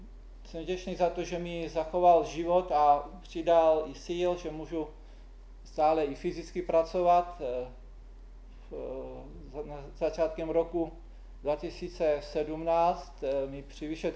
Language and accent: Czech; eastern Slovakia, Slovakia; No a pocházím ze Slovenska, narodil jsem se na Slovensku.